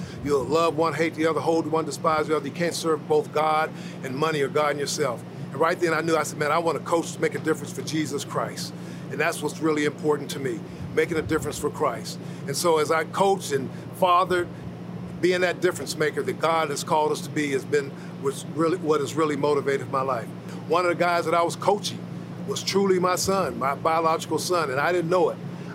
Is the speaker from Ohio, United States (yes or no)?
yes; Youngstown, Ohio, United States; I'm from Youngstown, Ohio. I grew up there, got married, have a wife.